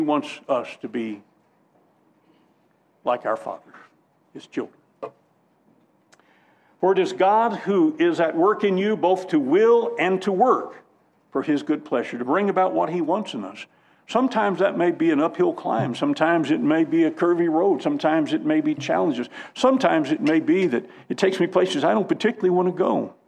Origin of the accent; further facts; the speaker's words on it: Illinois, United States; now in Charlotte, United States; I came from Illinois, farming country. You got nice black loam